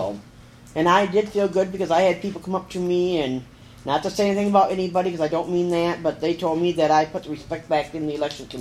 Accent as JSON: {"language": "English", "region": "Michigan", "country": "United States", "said": "So, you know, I was not from Lansing. I was from up north. And so we just didn't have that kind of talk."}